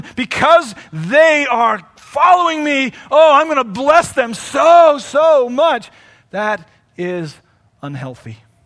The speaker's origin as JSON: {"language": "English", "region": "England", "country": "United Kingdom", "tie": "born there", "said": "I grew up in the Anglican Church. I was born in England, so I went to the Church of England, which is exactly the same as the Anglican."}